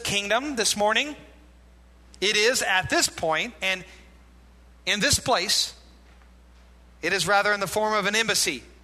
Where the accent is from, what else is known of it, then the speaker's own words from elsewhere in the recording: United States; Christian. I'm an American.